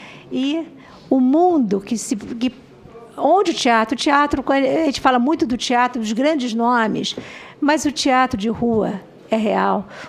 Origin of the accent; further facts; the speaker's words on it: São Paulo, Brazil; eu sou de São Paulo, quer dizer, apesar de ter dito aqui que sou meio carioca, sou meio baiana, sou meio paulista, sou meio pernambucana, mas de qualquer forma, eu cresci no Bexiga e no Teatro Oficina